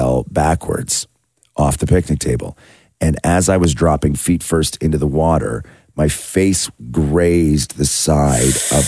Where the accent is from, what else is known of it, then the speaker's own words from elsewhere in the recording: Acton, Ontario, Canada; And when we grew up in Acton, we had a lake called Fairy Lake.